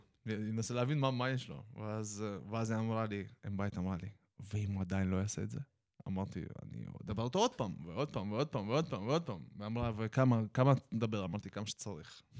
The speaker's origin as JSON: {"language": "Hebrew", "town": "Netanya", "region": "Central District", "country": "Israel", "said": "אני מנתניה. הייתי בנתניה"}